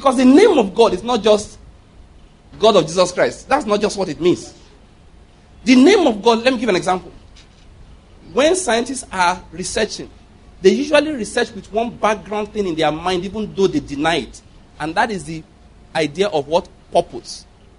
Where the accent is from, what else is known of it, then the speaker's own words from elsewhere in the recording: Nigeria; I'm a Nigerian, so I don't have problem in that area.